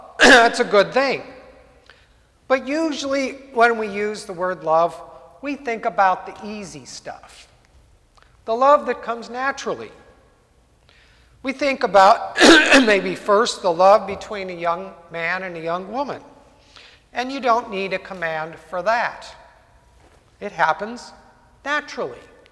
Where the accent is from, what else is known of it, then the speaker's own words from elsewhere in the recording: San Jose, California, United States; when I grew up in the Santa Clara Valley in the 1960s and 1970s